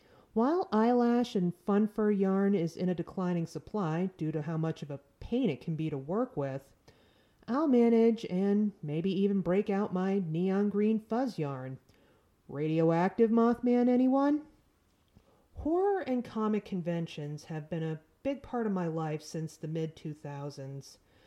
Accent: New England, United States; I grew up in New England and remember nor'easters very, very well.

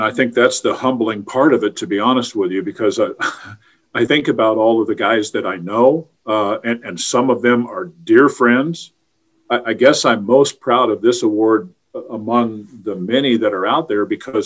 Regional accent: Midwest, United States; I grew up in the Midwest and was a big Cardinal fan because of my father.

